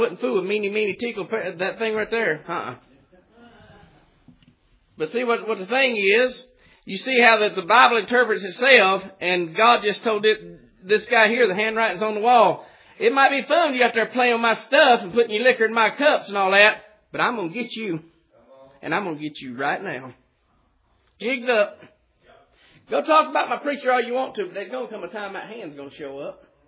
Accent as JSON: {"language": "English", "country": "United States", "said": "And seeing how I'm from America, I probably don't."}